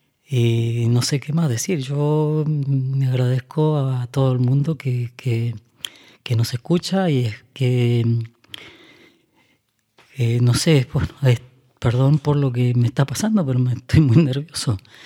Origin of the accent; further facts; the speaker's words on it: Chile; now in Spain; yo prácticamente salí analfabeto de Chile, pero tuve la suerte de que pude salir, o sea, que también tengo que decir, ¿no?, que gracias a la desgracia que me hizo salir de ese país, hoy me encuentro en España